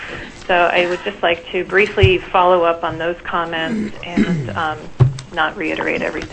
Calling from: Pelican, Alaska, United States; I'm calling in from Pelican, Alaska, and I'm the owner of Shoreline Incorporated.

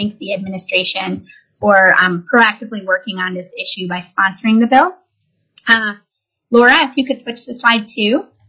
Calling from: Fairbanks, Alaska, United States; I'm the director of the Alaska Center for Energy and Power at the University of Alaska at Fairbanks, and I am joining you from Fairbanks today.

